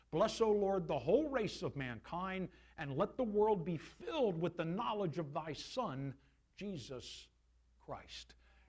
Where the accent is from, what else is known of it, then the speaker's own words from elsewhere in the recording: Delaware, United States; also born or lived in Philadelphia, United States; I'm from Delaware. It's where I grew up, born in Philly.